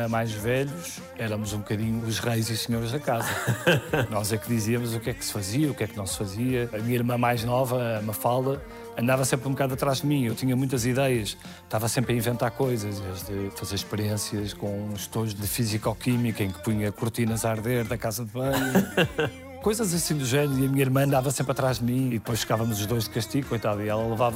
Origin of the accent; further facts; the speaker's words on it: Porto, Portugal; born there; A minha biografia começa a 10 de agosto de 1976, na Foz de Douro, no Porto. Foi onde nasci.